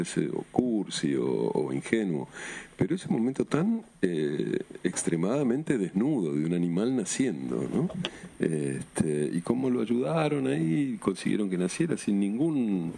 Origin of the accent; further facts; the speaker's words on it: Argentina; Digo, no sé si como argentino tengo derecho a decir eso